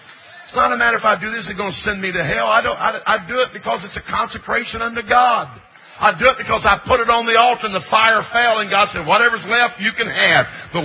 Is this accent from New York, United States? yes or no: no; Missouri, United States; I was raised in Missouri.